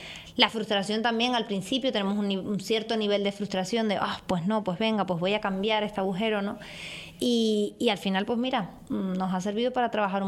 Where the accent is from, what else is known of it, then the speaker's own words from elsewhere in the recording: Canary Islands, Spain; voy a apostar por Canarias, ¿no? Por mi tierra.